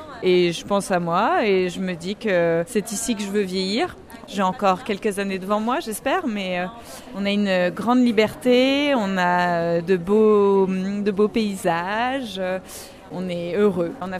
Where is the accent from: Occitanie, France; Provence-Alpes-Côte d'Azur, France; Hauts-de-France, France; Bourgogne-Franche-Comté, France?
Bourgogne-Franche-Comté, France; Autun; parce que moi, je suis d'Autun, en fait. Donc, c'est un retour aux sources.